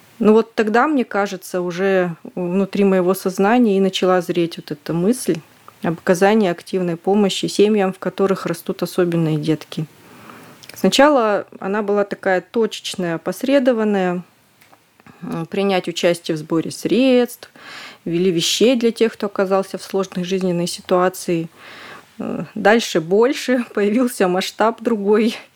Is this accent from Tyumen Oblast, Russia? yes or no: yes; Tyumen Oblast, Russia; Я действительно тюменка. Я родилась и выросла в Тюменской области. Закончила Упоровскую школу, Тюменский государственный университет, факультет высшая педагогическая школа.